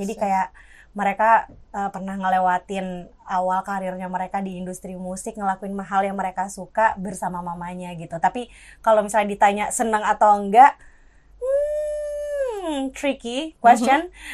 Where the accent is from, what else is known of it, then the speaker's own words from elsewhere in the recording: Biak, Papua, Indonesia; born there; lahirnya di sana, which is aku, lahirnya di Papua, di Biak.